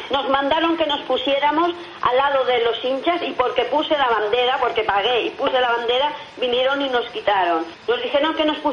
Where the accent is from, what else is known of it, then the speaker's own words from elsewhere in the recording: Barcelona, Catalonia, Spain; Digo, yo también soy de aquí. Yo soy de San Andreu.